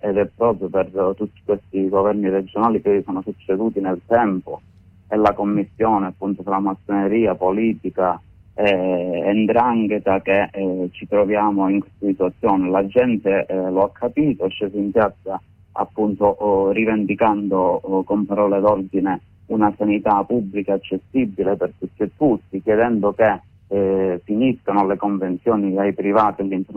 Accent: Calabria, Italy; Sono calabrese.

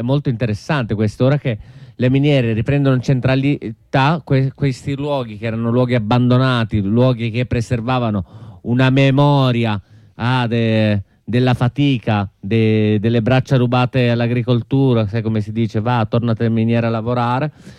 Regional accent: Emilia-Romagna, Italy; Allora, io sono romagnolo, mi sono sempre domandato come mai milioni di persone venissero in vacanza a Rimini.

